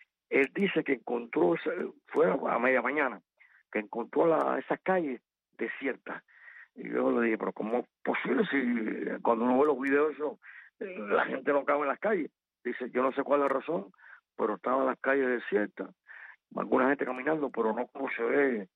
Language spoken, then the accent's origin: Spanish; Havana, Cuba; Yo sueño con La Habana. Yo soy un habanero.